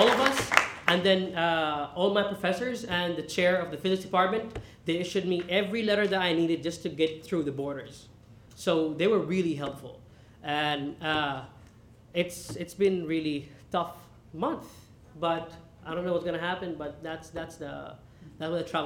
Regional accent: Saudi Arabia; now in Michigan, United States; I'm a citizen of Yemen, but actually I was born and raised in Saudi Arabia. My mom was born and raised in Saudi Arabia

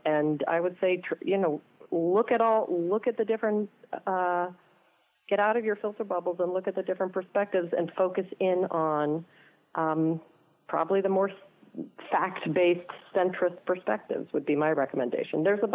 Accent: Oregon, United States; I grew up in Southern Oregon. It's a very healthy mix of Republicans and Democrats.

